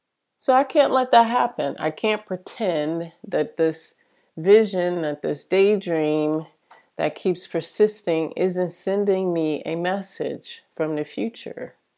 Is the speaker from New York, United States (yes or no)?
no; Michigan, United States; now in California, United States; they didn't know how I ended up in California, thousands and thousands of miles away from Michigan, my hometown.